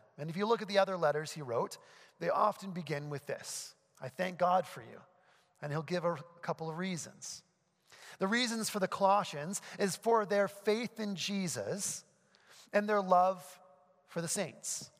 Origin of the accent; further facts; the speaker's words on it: New Brunswick, Canada; I grew up in New Brunswick in the middle of the woods, like literally in the middle of nowhere.